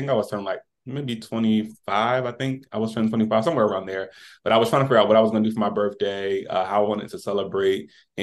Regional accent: Delaware, United States; now in Maryland, United States; I'm just a regular guy from Delaware. I was born and raised in Delaware my entire life. I recently just relocated to Maryland, like in the DC area, for school.

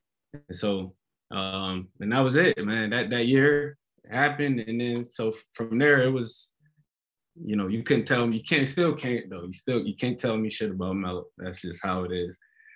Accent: Syracuse, New York, United States; Like, I feel like it began growing up in Syracuse, right? Like that, I was, you know, I just, it was home, but it was all I knew

